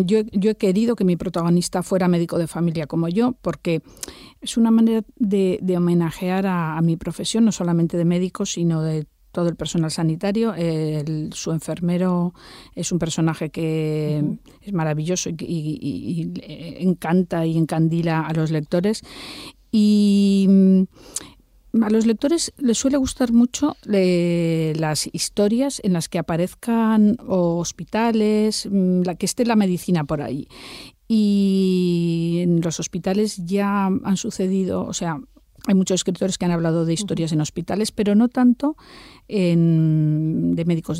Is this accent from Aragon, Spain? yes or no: yes; Alcañiz, Aragon, Spain; Yo siempre saco, también nombro Alcañiz, que es mi ciudad natal, mi querido Alcañiz.